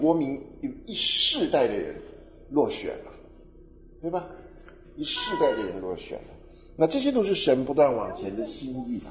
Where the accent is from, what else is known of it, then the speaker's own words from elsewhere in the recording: China; 所以我们中国人喜欢讲天下文章一大抄，是吧？